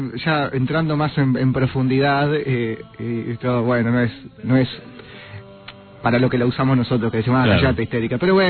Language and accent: Spanish; Argentina; la llevamos todos en el ADN, digamos. O sea, sos argentino, no podés no ser peronista.